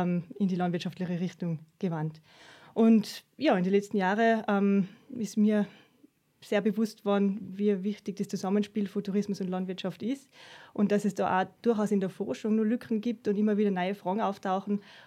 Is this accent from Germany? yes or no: no; Tyrol, Austria; ich bin aus Tirol, wie du schon gesagt hast.